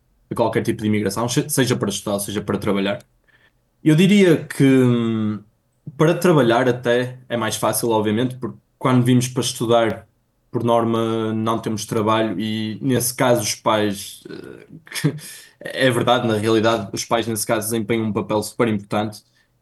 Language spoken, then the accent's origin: Portuguese; Braga, Norte, Portugal; sou de Braga, sou do norte de Portugal